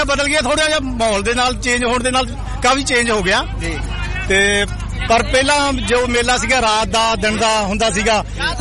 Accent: Tajpur, Punjab, India; ਪਿੰਡ ਦਾ ਆਪਣਾ ਤਾਜਪੁਰ ਆ

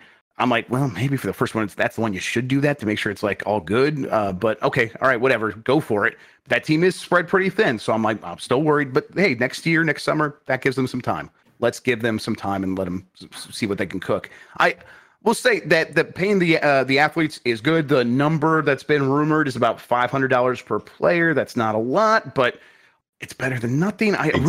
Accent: Michigan, United States; I grew up in Michigan. I'm a huge Wolverines fan.

